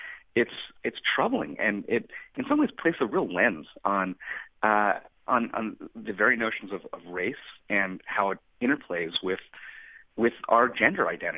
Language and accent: English; United States; growing up in America in general, that really is an avatar that's placed in front of us.